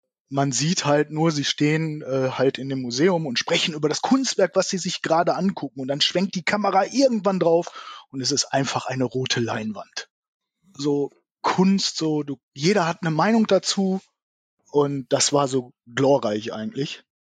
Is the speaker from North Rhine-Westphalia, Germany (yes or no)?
yes; Duisburg, North Rhine-Westphalia, Germany; Ja, ich komme aus Duisburg.